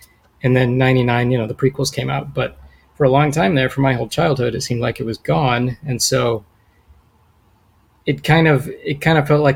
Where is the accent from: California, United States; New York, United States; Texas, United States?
California, United States; San Diego; born there; also born or lived in Virginia / Detroit; now in Los Angeles, United States; I had just moved to California. I was born in San Diego, but I just moved back in 2013.